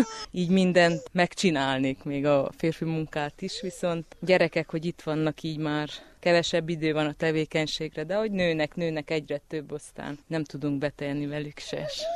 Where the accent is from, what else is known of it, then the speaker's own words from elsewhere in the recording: Odorheiu Secuiesc, Harghita, Romania; moved away as an adult; also born or lived in Brașov / Germany / England; now in United States; Én Székelykeresztúron születtem, aztán egy évet falun, és utána Udvarhelyen vagy 11 évet, utána megmentem nagyobb városba, Brassóba, külföldre, Németország, Anglia, és utána Amerika.